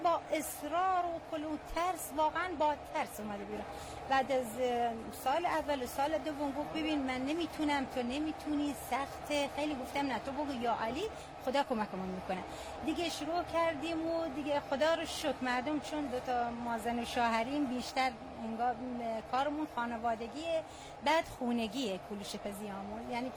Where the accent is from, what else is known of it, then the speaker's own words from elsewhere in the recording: Shushtar, Khuzestan, Iran; now in Ahvaz, Iran; من از شوشتر هستم ولی ساکن اهوازم.